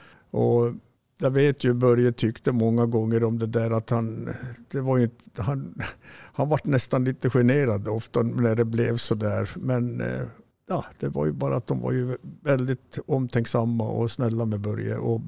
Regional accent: Kiruna, Norrbotten County, Sweden; born there; Ja, jag är född i Kiruna faktiskt. Både jag och Börje har väl blivit född i Kiruna.

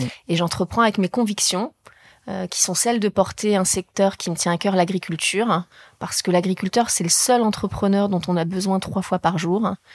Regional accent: Nouvelle-Aquitaine, France; Moi, j'ai grandi dans les Deux-Sèvres et on m'a dit surtout de partir de ce territoire, d'aller à Paris

